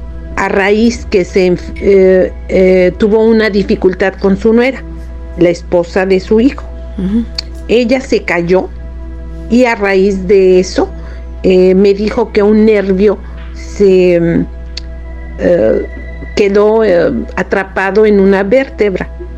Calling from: Canada; de Canadá.

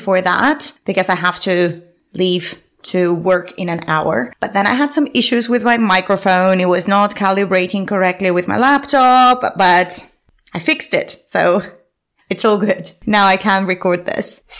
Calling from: London, United Kingdom; So it is 6:30 in the morning where I'm recording this from, and I'm recording this from London.

